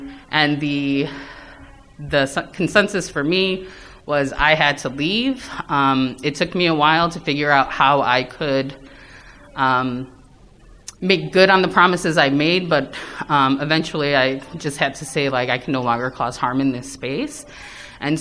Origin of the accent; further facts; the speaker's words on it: Chicago, Illinois, United States; I was born and raised here in Chicago. I identify as Soto.